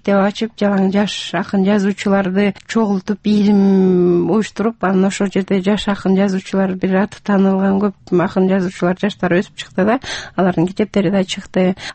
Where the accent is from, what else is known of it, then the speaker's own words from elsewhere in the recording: Naryn Region, Kyrgyzstan; now in Osh, Kyrgyzstan; Мен эми Оштун келинимин, өзүм нарындыкмын.